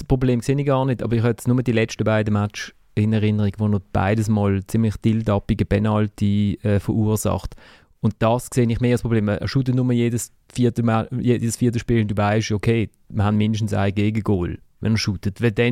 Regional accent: Basel, Basel-Stadt, Switzerland; ob ich als Basler

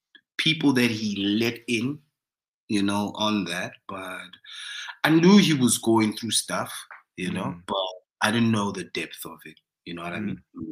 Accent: Mafikeng, North West, South Africa; And I think as South African musicians, we overthink that thing. Like, okay, cool. Having moved from Mafikeng.

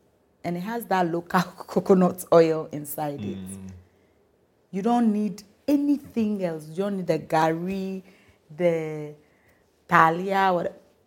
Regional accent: Ghana; growing up in Ghana, when Rawlings was in power, the streets were safer.

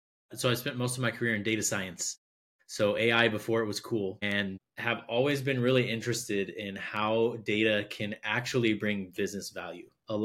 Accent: Minnesota, United States; also born or lived in Indiana; Yeah. So I grew up in Minnesota in the United States. You know, lived there till right before my senior year of high school, then moved to Indiana, went off to college.

